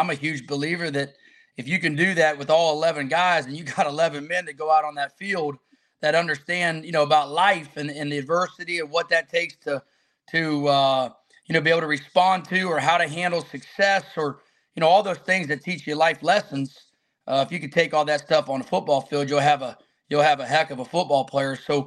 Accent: Hilliard, Ohio, United States; So I'm from Columbus, Ohio. Grew up in a city called Hilliard, which is about 12 minutes from the from Ohio State University.

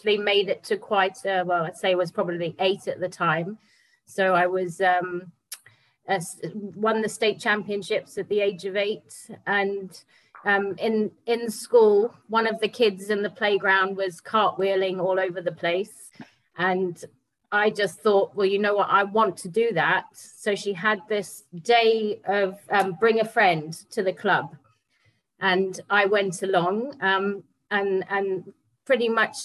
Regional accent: South Africa; I'm from South Africa.

